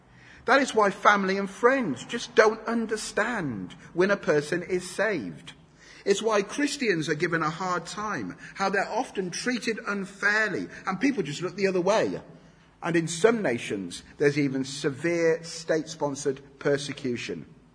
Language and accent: English; United Kingdom; As British people, we may struggle with this because we love to find middle ground